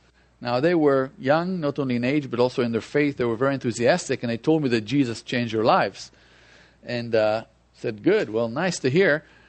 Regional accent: Israel; I was born and raised in Israel to what we would call a traditional Jewish family. Never heard about Jesus.

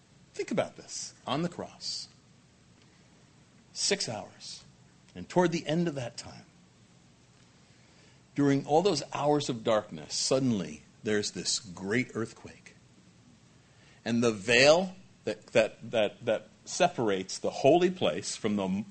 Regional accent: New York, United States; I'm from Long Island.

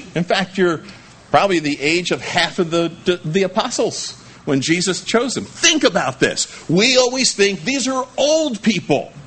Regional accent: New Jersey, United States; I was born in North Jersey, and because I was born there, I grew up, at least while I was living there

